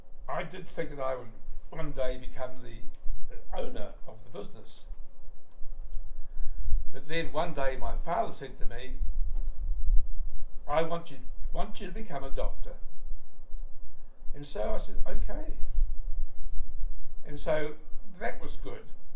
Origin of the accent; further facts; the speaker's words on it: Hastings, Hawke's Bay, New Zealand; I was born in Hastings at Sister Cooper's, who was on the corner of St. Auburn Street and Market Street.